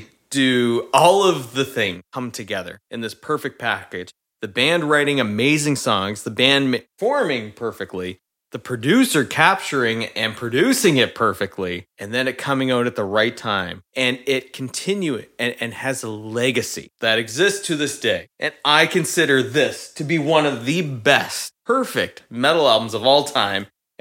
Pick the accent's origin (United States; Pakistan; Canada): Canada; growing up in Canada, we had our own version of what was considered a late night talk show